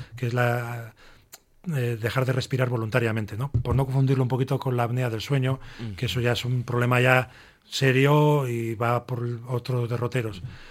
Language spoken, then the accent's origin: Spanish; Santurce, Basque Country, Spain; Bueno, pues yo soy, siendo de Santurce, pues ahí obviamente mismo, ¿no?